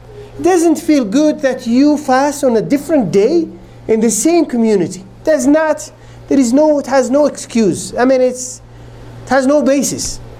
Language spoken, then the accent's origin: English; Algeria; And I grew up in Algeria